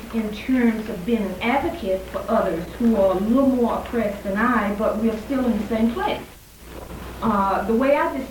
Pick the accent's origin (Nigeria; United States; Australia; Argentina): United States; the South; No, I grew up in the South.